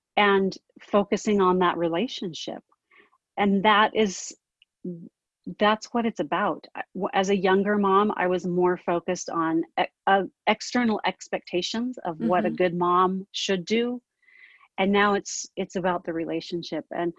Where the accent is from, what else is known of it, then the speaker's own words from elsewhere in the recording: California, United States; I grew up in Southern California. So my grandma had a pool